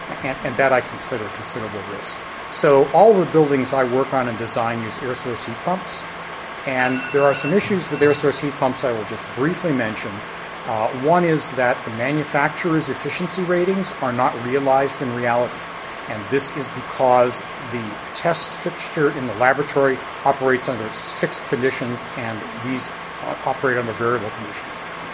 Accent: Stow, Massachusetts, United States; I'm from Stowe, Massachusetts.

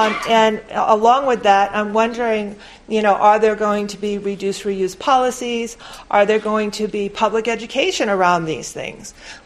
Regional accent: Taunton, Massachusetts, United States; I'm from Taunton, Massachusetts.

